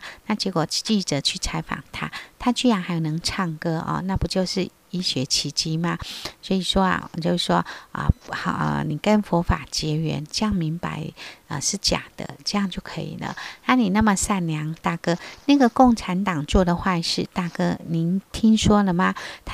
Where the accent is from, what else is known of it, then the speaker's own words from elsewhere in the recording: China; 所以我们中国人都是讲善恶有报的嘛